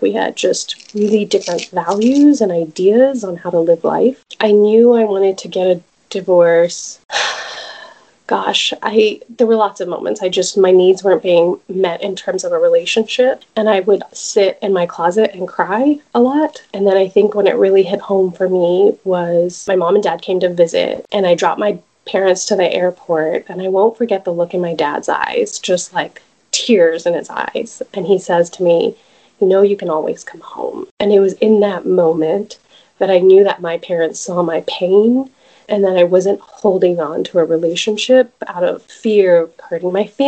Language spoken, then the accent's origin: English; Dallas, Texas, United States; So I am originally from Dallas and raised here in a community that I feel connected to and yet a little distant from as well